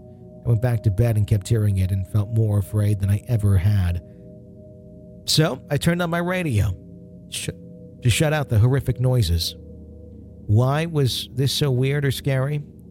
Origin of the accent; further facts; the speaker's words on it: Wisconsin, United States; near the cemetery where I like to play, if you will, or liked to play as a kid, called Ryanzi in my hometown in Wisconsin.